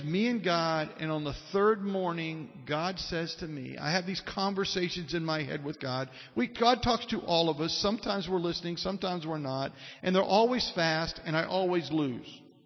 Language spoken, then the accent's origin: English; Kentucky, United States; 3 weeks later, I'm in my home, the town I was raised in Kentucky, and with my parents.